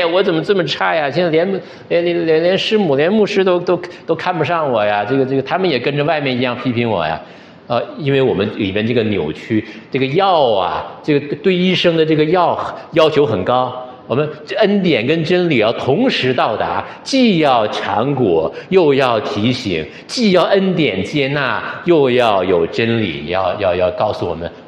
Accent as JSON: {"language": "Chinese", "region": "Northeast China", "country": "China", "tie": "born or raised there", "said": "那我自己从小是在东北，我们在部队的大院里边长大的哈。"}